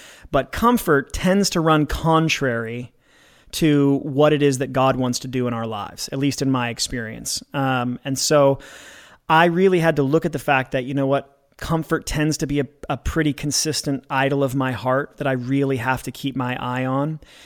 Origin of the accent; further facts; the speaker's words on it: Corvallis, Oregon, United States; now in Chicago, United States; I'm not. I'm originally from Corvallis, Oregon, but my dad was in the military. We moved all over the place, and Chicago's the longest that I lived in any one place.